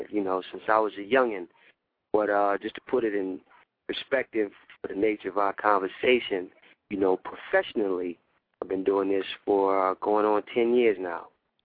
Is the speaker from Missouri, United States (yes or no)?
no; New Orleans, Louisiana, United States; So I'm from New Orleans, so that's, you know, that's where I started from.